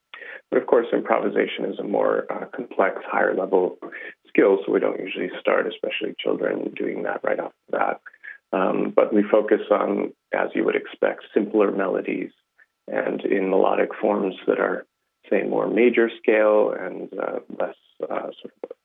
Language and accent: English; Oneonta, New York, United States; So I grew up in upstate New York in a tiny little town that most people wouldn't know of, but it was called Oneonta.